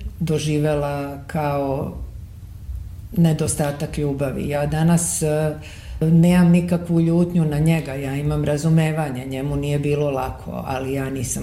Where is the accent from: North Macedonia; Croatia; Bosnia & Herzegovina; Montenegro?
Croatia; Zagreb, City of Zagreb; moved away as an adult; now in Serbia; Ja sam iz Zagreba došla 91. godine. Meni je bilo vrlo teško u Zagrebu